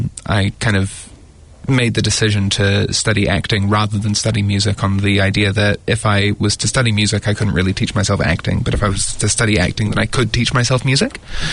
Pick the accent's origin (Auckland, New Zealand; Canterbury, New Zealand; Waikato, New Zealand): Canterbury, New Zealand; Christchurch; moved away as an adult; I grew up in Christchurch and moved up here in 2019 to study acting at Unitec